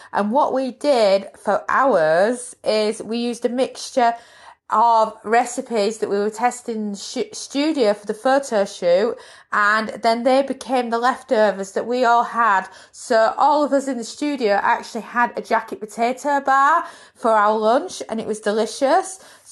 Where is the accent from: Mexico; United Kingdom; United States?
United Kingdom; or as a Brit I would say jacket potatoes.